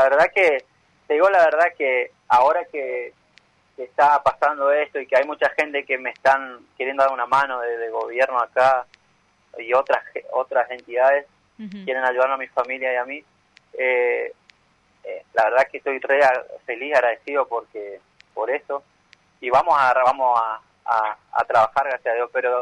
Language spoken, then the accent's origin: Spanish; Misiones, Argentina; moved away; estaría bueno que mi gobierno allá de Misiones me dé una mano a mí, así yo vuelvo a mi tierra